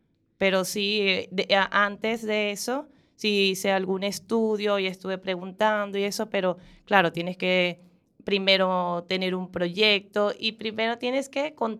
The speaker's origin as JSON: {"language": "Spanish", "country": "Venezuela", "said": "no soy soy venezolana, no soy de este país"}